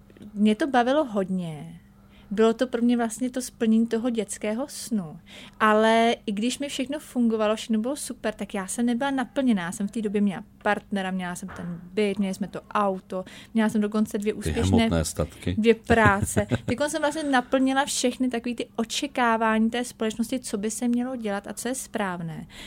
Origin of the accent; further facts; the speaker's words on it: Benátky nad Jizerou, Central Bohemian Region, Czechia; já jsem z maloměsta, z Benátek nad Jizerou